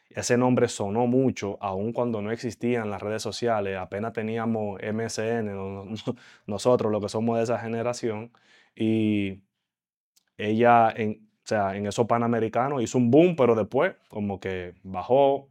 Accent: Dominican Republic; Y para mí, como dominicano, todo el que sale a representar nuestra bandera

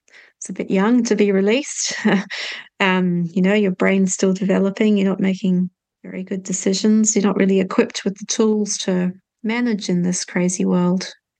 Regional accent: Australia; also born or lived in New Zealand; We got shipwrecked and ended up living in Australia, where we were homeschooled and traveled in a bus with, you know, bikes on the back and canoes on top and bunk beds.

